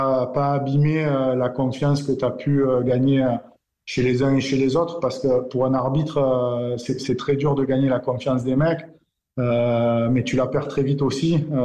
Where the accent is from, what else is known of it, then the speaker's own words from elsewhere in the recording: Collioure, Occitanie, France; J'irai faire quelques matchs chez moi à Collioure, à Prats de Molló et tout ça, comme à l'époque.